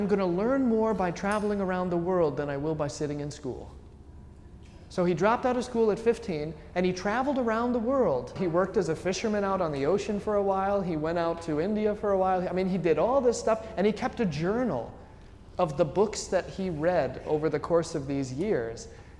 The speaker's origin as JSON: {"language": "English", "region": "Scotland", "country": "United Kingdom", "said": "it's not just because I am Scottish"}